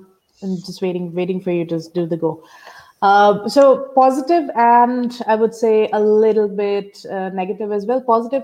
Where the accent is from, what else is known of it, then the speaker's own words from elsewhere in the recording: India; now in Germany; I'm Indian, so I know it happens, you know, way back home in India